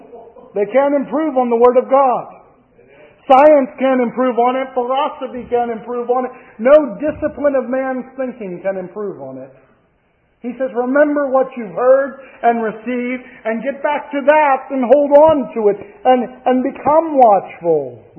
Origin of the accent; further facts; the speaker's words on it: United States; Now, I'm an American, you know, we fought a whole war to get out from under that royal system